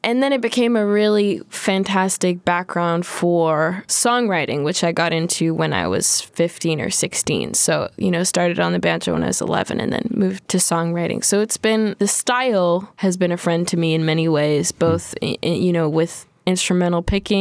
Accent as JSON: {"language": "English", "country": "Canada", "tie": "born or raised there", "also_born_or_lived": "Montreal / Ottawa", "said": "I'm 23 now. I've been playing old-time for about 10 years, which makes me feel old. You know, I grew up in Canada on the East Coast and in Montreal and Ottawa."}